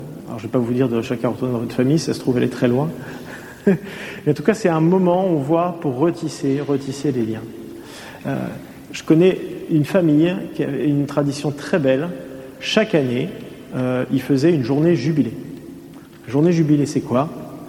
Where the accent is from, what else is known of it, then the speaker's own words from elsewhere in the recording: the Alps, France; Moi, je viens des Alpes, ma mère est des Hautes-Alpes, donc les Alpes du Sud.